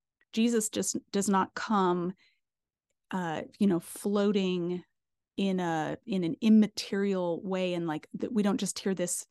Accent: Denver, Colorado, United States; No, I grew up in Colorado. I grew up in Denver, and I've lived all over the place.

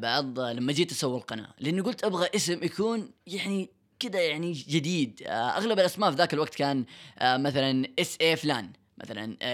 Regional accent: Jeddah, Makkah Province, Saudi Arabia; ساكن في جدة، أتولدت في جدة، صراحة ما تولدت في جدة يعني بالضبط، ولكن عشت حياتي كلها في جدة، فأقدر أقول خلاص جدة.

